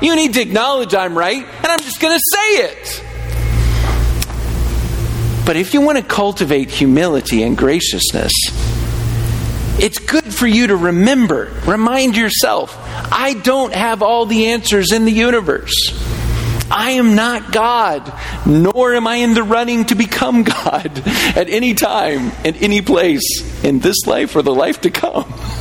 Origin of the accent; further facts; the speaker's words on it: the South, United States; Okay, I grew up in a Baptist church. Most of you did as well because we're from the South.